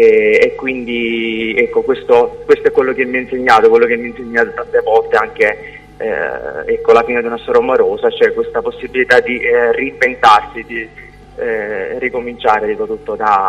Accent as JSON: {"language": "Italian", "region": "Sicily", "country": "Italy", "lives_now": "Genoa, Italy", "said": "Allora, io sono siciliano, abito a Genova"}